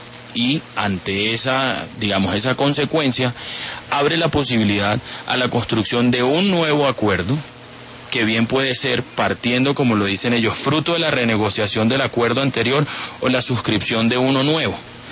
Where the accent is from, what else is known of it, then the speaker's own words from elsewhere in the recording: Colombia; Aquí quien decide que una propuesta es viable y razonable somos los colombianos